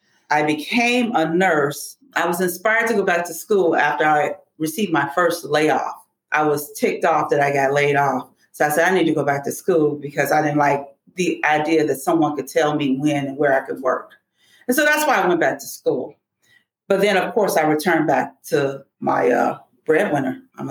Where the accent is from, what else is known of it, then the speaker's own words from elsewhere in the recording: Chicago, Illinois, United States; also born or lived in St. Louis; I was born in St. Louis, but moved here early before the age of 5 to Chicago with my mom.